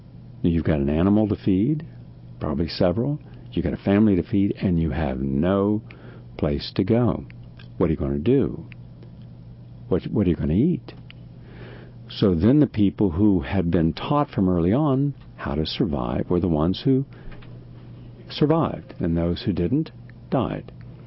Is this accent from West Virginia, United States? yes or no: yes; West Virginia, United States; some of my relatives and people I knew growing up in West Virginia.